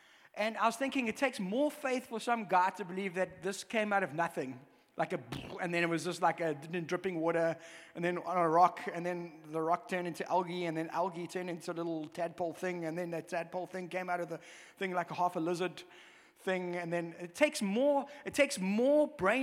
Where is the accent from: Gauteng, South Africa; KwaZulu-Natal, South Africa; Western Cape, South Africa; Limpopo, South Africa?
KwaZulu-Natal, South Africa; Durban; I grew up in Durban, so we came across a lot of Hindus.